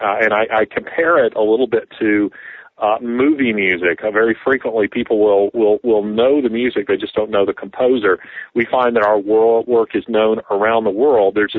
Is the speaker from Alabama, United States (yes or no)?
yes; Birmingham, Alabama, United States; I'm from Birmingham, Alabama, and married, have four wonderful children. And I'm a Christian